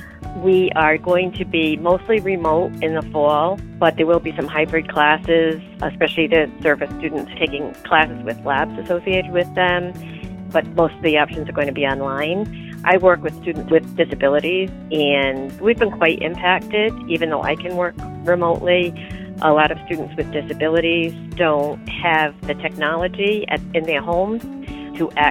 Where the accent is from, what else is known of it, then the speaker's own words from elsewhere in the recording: Fall River, Massachusetts, United States; I'm from Fall River, Massachusetts.